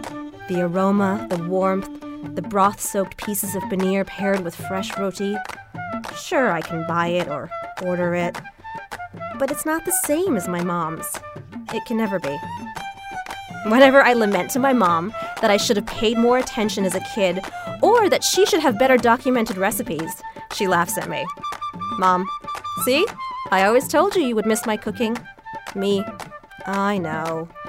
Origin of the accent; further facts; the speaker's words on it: India; And I'm Indian. We invented karma.